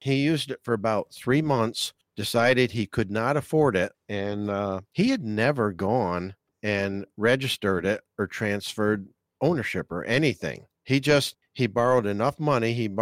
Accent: New York, United States; He was from Massachusetts. I'm from New York.

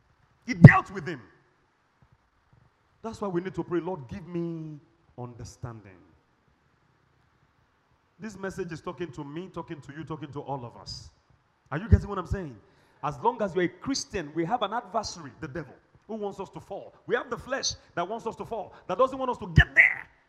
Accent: Ibadan, Oyo, Nigeria; Man, I grew up in the hood. I grew up in Mokola.

